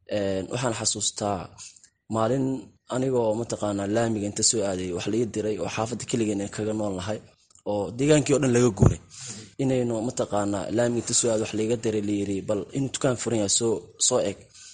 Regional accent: Mogadishu, Banaadir, Somalia; born there; Waxaan ku dhashay shaqsiyan magaalada Muqdisho adigu 9-meeyadii.

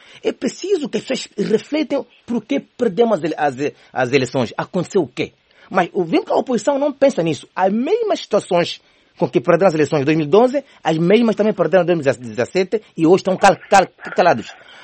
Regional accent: Angola; now in Washington, United States; E eu, como angolano, fui ter com o Samakuva

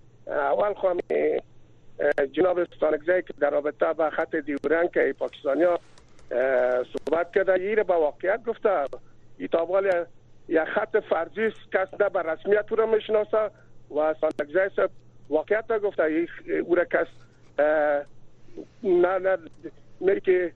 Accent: Jalalabad, Nangarhar, Afghanistan; از جلال آباد هستم.

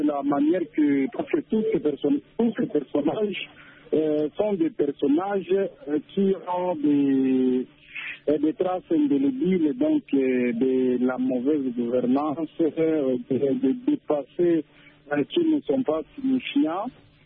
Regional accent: DR Congo; il y a les leaders des différentes provinces ici chez nous en République démocratique du Congo

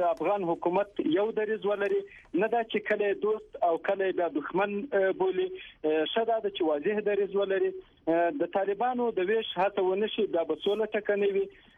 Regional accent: Afghanistan; موږ افغانان یو

